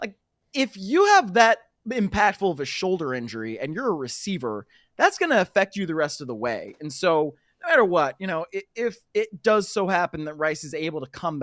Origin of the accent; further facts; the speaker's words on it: Cleveland, Ohio, United States; I guess my bias is like I'm from Cleveland and I'm watching this.